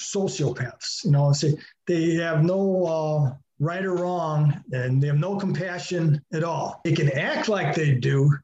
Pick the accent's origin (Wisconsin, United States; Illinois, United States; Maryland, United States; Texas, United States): Illinois, United States; Chicago; Well, not a million because I am from Chicago.